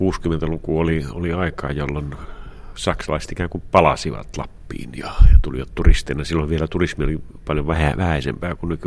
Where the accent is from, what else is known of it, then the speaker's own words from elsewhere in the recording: Northern Finland, Finland; kun olen pohjoisesta kotoisin